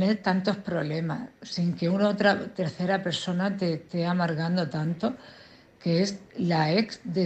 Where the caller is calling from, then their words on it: Cartagena, Region of Murcia, Spain; de Cartagena.